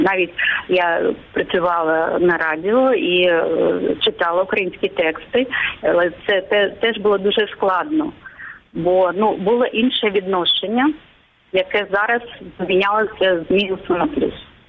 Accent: Crimea, Ukraine; born there; Я народилася в Криму, в мене українське коріння

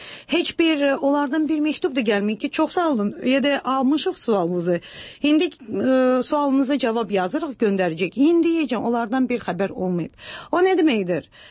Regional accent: Baku, Azerbaijan; Valla, Bakıda 25 il yaşamışam özdə. Belə necə deyərlər, Karinoy Bakiliyəm. Bakını da çox yaxşı tanıyıram.

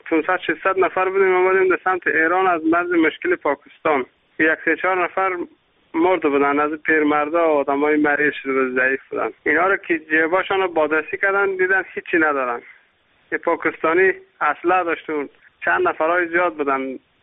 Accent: Sar-e Pol, Afghanistan; من از سرپلاستم

